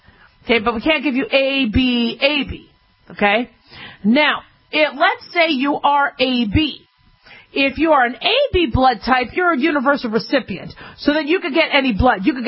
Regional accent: Scottsdale, Arizona, United States; also born or lived in Las Vegas; I grew up in Las Vegas in Scottsdale, Arizona, and so we would find, you know, bugs

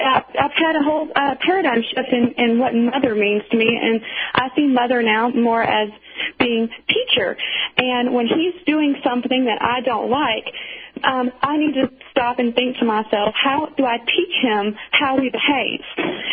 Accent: the South, United States; I am, you know, from the South. I was born and raised in the Bible Belt, and I was beaten with a leather belt every time I was bad.

